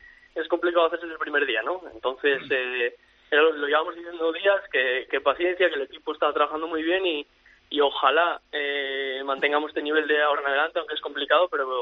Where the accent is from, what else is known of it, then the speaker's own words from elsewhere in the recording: Oviedo, Asturias, Spain; Sí, yo soy obetense, nací en Oviedo.